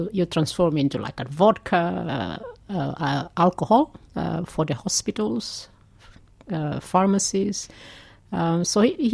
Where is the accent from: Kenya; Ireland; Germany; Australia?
Australia; You know, I'm Australian, I'm okay.